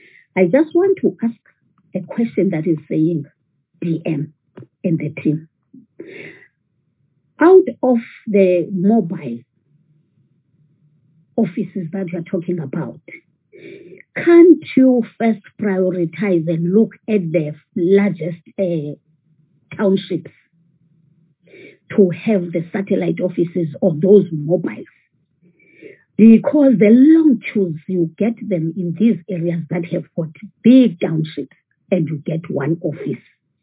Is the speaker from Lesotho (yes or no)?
yes; Lesotho; because in Lesotho people, we are from Lesotho with another Department of Water.